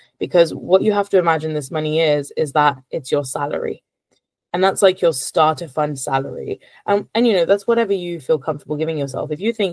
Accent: London, United Kingdom; And I'm from London, so it doesn't actually put me at like a huge disadvantage.

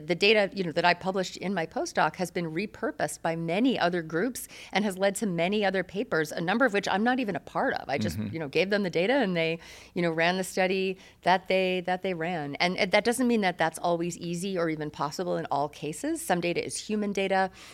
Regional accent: Canada; We're all from Canada originally

